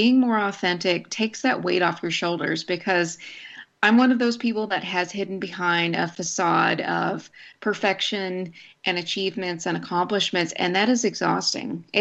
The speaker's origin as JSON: {"language": "English", "town": "Snyder", "region": "Texas", "country": "United States", "tie": "born or raised there", "said": "I grew up in Snyder, which is a town in rural West Texas."}